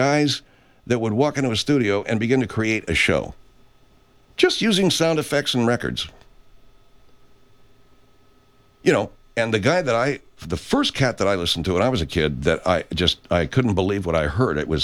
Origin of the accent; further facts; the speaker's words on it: Arcadia, California, United States; They were located in the Huntington Sheraton Hotel, which was near where I grew up, Arcadia, California.